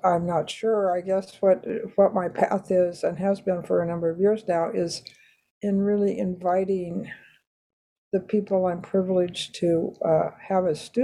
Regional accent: Nebraska, United States; where I grew up on the Nebraska prairie, out in the Nebraska sandhills, and my relationship to that land.

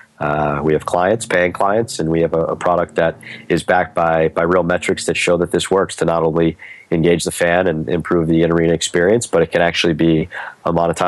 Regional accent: Boston, Massachusetts, United States; So I'm from Boston. Don't hold it against me.

